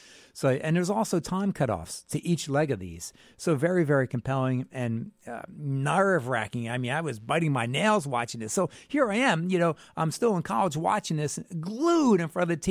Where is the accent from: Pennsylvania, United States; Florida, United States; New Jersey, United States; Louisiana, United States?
New Jersey, United States; Freehold; So you know I'm from Freehold, New Jersey.